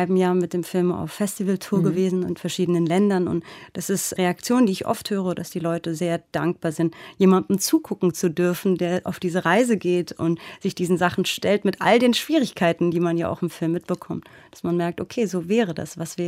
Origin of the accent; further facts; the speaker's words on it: Germany; Ich bin ja eben auch Kind von einem jüdischen Stiefvater, der Kind von Shoah-Überlebenden ist. Ich bin Deutsche, die hier groß geworden ist.